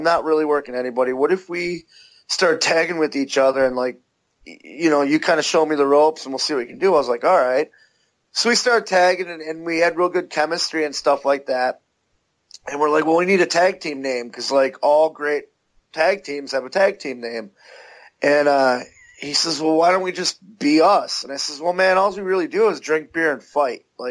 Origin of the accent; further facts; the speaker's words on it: Milwaukee, Wisconsin, United States; So we decided, well, hey, we're from Milwaukee, which is the Brew City